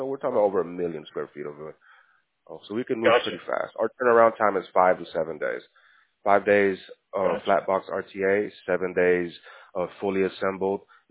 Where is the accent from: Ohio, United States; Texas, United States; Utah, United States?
Texas, United States; I am from Texas.